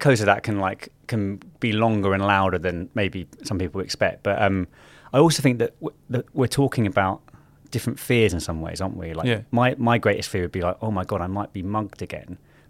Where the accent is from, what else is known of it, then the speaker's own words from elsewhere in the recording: London, United Kingdom; growing up in South London in, like, the early 2000s.